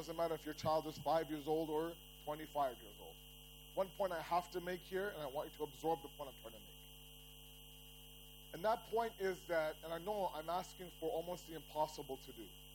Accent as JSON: {"language": "English", "town": "Toronto", "region": "Ontario", "country": "Canada", "tie": "born or raised there", "said": "and I grew up in Toronto."}